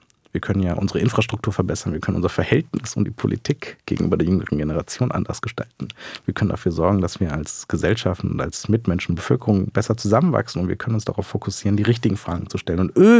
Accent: West Germany, Germany; Was das für uns bedeutet, als Westdeutsche, die sehr lange in Frieden, Freiheit und Wohlstand gelebt haben.

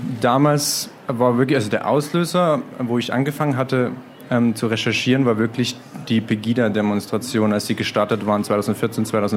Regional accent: Neustadt, Germany; in Neustadt, wo ich aufgewachsen bin.

